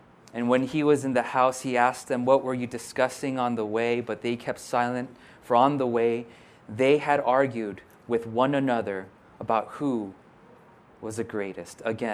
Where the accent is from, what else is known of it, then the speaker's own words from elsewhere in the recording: Santa Barbara, California, United States; I'm from Santa Barbara, so I can say that.